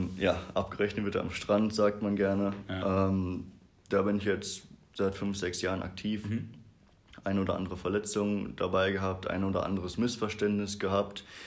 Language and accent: German; Brakel, North Rhine-Westphalia, Germany; Ich komme aus Brakel. Also wir sind ja hier in Bad Riburg. Das sind so 20 Minuten noch weiter Richtung Niedersachsen.